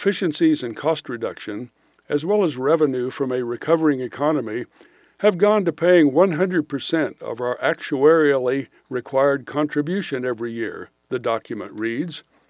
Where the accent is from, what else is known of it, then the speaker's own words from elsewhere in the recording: Washington, United States; I came from Washington State, and I never knew how much I was affected by the sun until I got here.